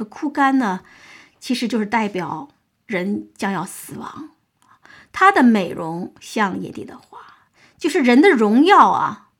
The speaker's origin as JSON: {"language": "Chinese", "country": "China", "said": "我们中国人用了个音啊"}